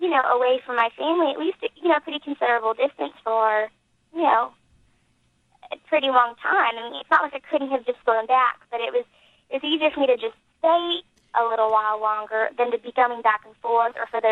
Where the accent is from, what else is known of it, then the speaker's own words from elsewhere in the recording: Atlanta, Georgia, United States; I'm from Atlanta, so, we had the wedding there.